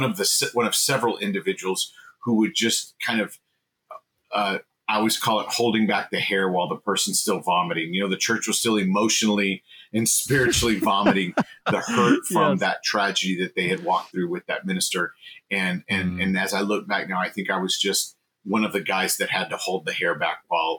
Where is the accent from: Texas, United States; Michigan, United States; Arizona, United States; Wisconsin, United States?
Texas, United States; El Paso; But I actually grew up out in El Paso.